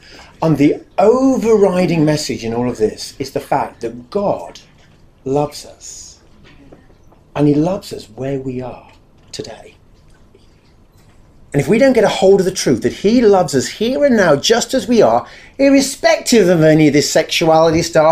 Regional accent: England, United Kingdom; We have a bit of an issue as English people and a lot across the Western world.

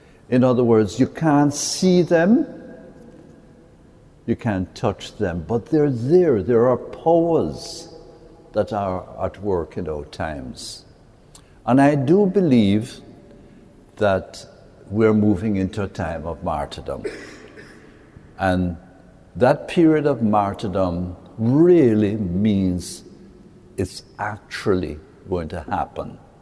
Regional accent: Jamaica; born there; My background is that I'm Chinese, born in Jamaica. My parents came from China and I was born in Jamaica. My grandparents would have been indentured servants

